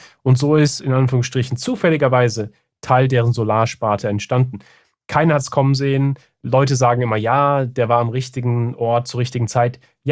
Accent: Germany; ich bin ja auch in Deutschland aufgewachsen, wo die Idee ja ist, du bist in der Schule und du musst planen, planen, planen, Strategie, Strategie, Strategie.

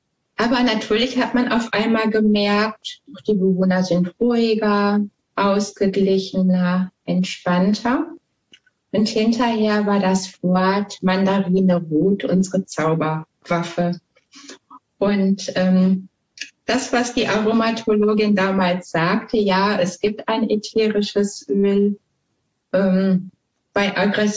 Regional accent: North Rhine-Westphalia, Germany; Ich komme also aus dem Ruhrpott und das war in Wuppertal.

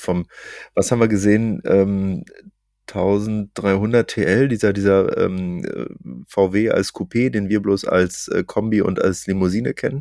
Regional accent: Berlin, Germany

